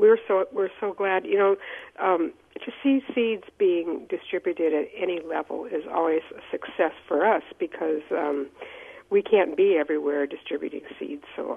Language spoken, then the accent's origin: English; Iowa, United States; Well, when I was growing up in Northeast Iowa, one of my favorite childhood memories was visiting my grandparents.